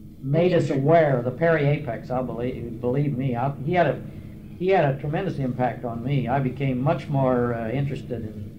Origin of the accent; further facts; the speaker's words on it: Seattle, Washington, United States; And so Harry said, "Where are you from?" I said, "I'm from Seattle." And he said, "That's great wobbly country."